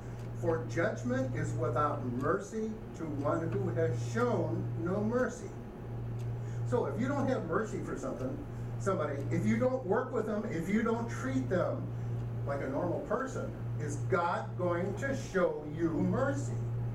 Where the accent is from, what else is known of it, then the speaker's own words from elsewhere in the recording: Omaha, Nebraska, United States; I'm from Omaha.